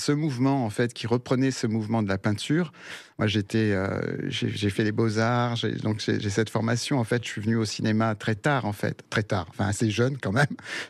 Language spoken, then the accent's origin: French; Mont-de-Marsan, Nouvelle-Aquitaine, France; also born or lived in Uruguay; c'est là où j'ai passé ma petite enfance. D'abord, on a vécu en Uruguay. Donc maman est sud-américaine et moi j'ai appris le français à l'école. Quand je suis revenu d'Uruguay, on m'appelait le petit espagnol à l'école.